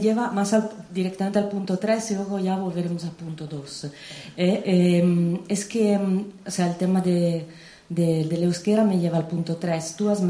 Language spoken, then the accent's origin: Spanish; Rome, Lazio, Italy; Yo soy de Rebibbia, como seguramente sabéis, que es un barrio muy guay, pero es un barrio que no tiene mucha agitación cultural, es un barrio un poco cerrado